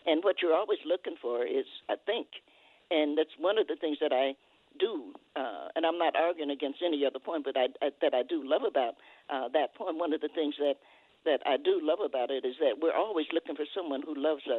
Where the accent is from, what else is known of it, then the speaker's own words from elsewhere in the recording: Knoxville, Tennessee, United States; And Knoxville is home. I was born in Knoxville.